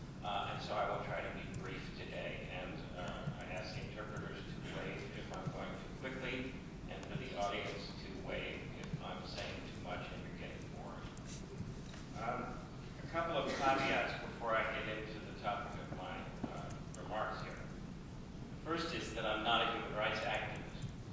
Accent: United States; I'm an American, that's something you may have noticed as well

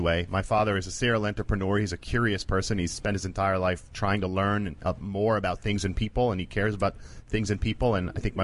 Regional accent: Israel; At the time that I grew up in Israel

